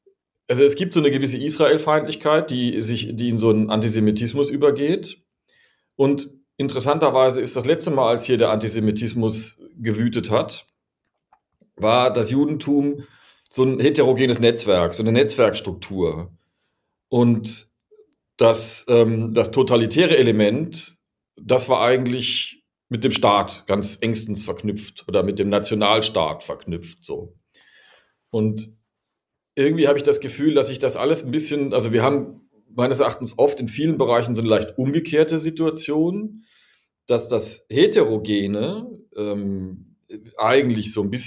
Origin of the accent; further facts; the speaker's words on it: Germany; man ist natürlich sowieso als Deutscher ist es immer schwierig, darüber zu sprechen.